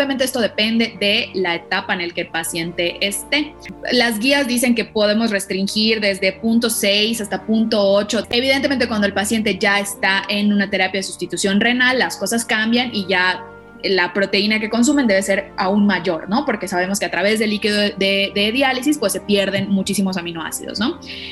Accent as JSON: {"language": "Spanish", "region": "Yucatán", "country": "Mexico", "tie": "born there", "said": "de Yucatán, que es el estado donde yo nací"}